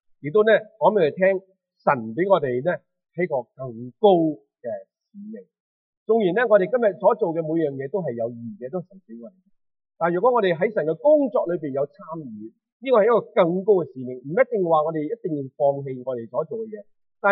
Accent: China; 但到你同我今日自己對我哋骨肉之親係冇責任咧？

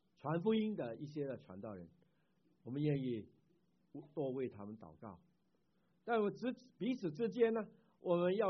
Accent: Chaozhou, Guangdong, China; 我们是潮州人我们就是说平安所以呢很亲切的

